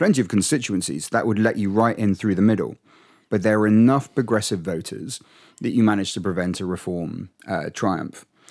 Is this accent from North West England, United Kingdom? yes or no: no; Winchester, South East England, United Kingdom; I grew up in Winchester. It's the kind of constituency that's never going to vote Labour.